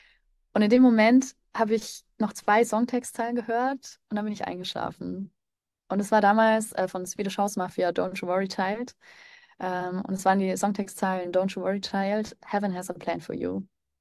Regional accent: Nuremberg, Bavaria, Germany; also ich komme eigentlich aus Nürnberg, habe in Nürnberg recht schlechte Erfahrungen gemacht im Krankenhaus

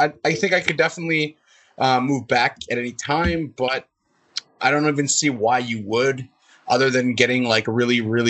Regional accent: Toronto, Ontario, Canada; And so I'm from Toronto originally. So that's our city, go Raptors.

